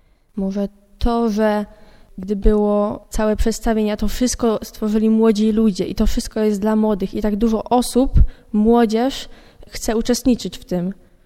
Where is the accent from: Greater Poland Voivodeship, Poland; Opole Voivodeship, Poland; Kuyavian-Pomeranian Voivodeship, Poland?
Greater Poland Voivodeship, Poland; Mikorzyn; Z Mikorzyna.